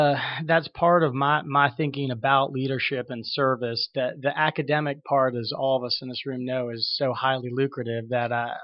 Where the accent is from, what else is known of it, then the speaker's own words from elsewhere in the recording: Atlanta, Georgia, United States; also born or lived in California; I was born in California, and but as much as anybody is, kind of an Atlanta native, went to high school here, then went back to California for Stanford